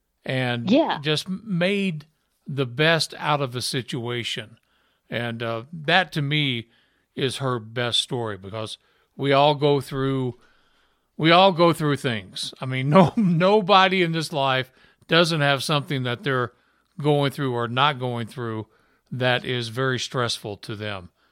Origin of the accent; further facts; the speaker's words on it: Utah, United States; then they found out I was from Utah, so we had to start talking about Utah Jazz basketball against Sacramento Kings.